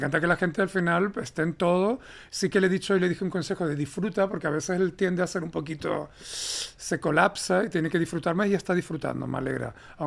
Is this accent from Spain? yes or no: yes; Canary Islands, Spain; Y yo como español canario termino trabajando